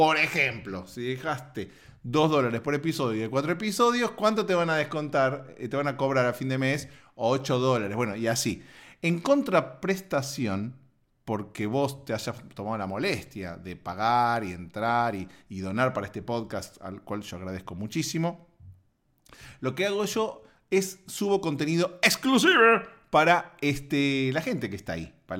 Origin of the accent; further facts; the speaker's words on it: Argentina; soy argentina